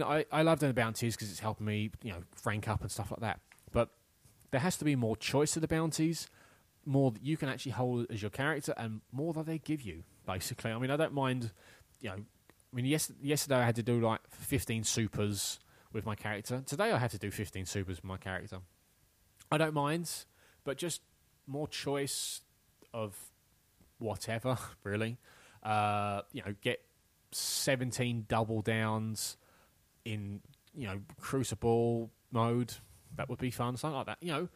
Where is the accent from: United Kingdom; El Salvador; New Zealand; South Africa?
United Kingdom; England; I just never bother with it anyway because I'm English.